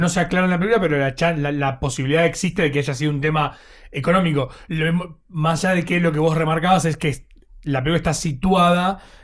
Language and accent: Spanish; Buenos Aires Province, Argentina; Sí, la realidad también es que nosotros sí somos de Buenos Aires, sí. Y cerca de la capital, digamos.